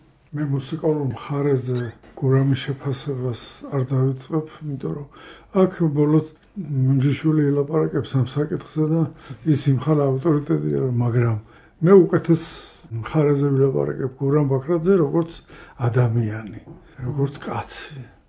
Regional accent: Kutaisi, Imereti, Georgia; მე ქუთაისიდან ვიყავი ჩამოსული.

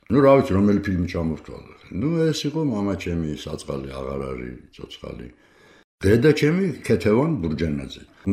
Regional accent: Tbilisi, Georgia; გავიზარდე ვერაზე. ჩვენი სახლი იყო შტაბბინა თბილისის.

